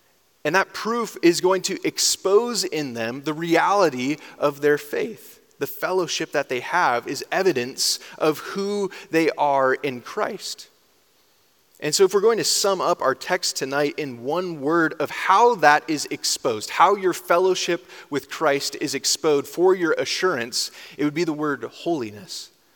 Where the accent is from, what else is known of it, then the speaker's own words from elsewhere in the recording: Michigan, United States; I'm from Michigan originally. If you don't know that fact about me yet, I'm sorry I've let you down. It's usually pretty quick to come out of my mouth. I really love the state of Michigan. I'm a Michigander at heart.